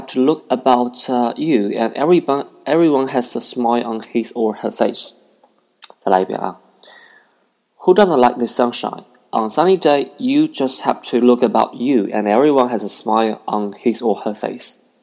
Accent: Nanjing, Jiangsu, China; if I just live in my hometown in Nanking

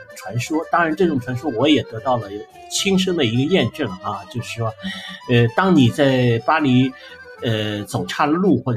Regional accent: China; now in Paris, France; 我相信作为一个中国人来说，到任何一个国家，中国人最大特色就是适应

